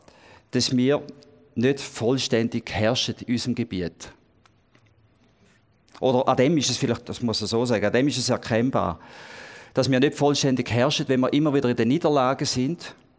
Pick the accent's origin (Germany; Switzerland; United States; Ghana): Switzerland; Also wir würden uns ja als Schweizer auch wehren